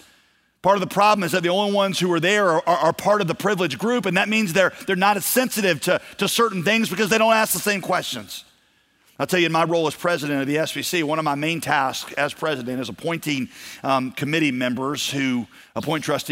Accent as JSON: {"language": "English", "region": "the South", "country": "United States", "said": "Okay, again, I'm white male from the South, so I'm not hating on anybody, okay?"}